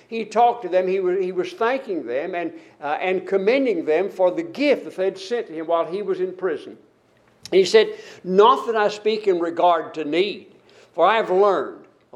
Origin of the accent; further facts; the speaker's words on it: United States; it's hard to get out of my mind, I'm an American, you can't do this to me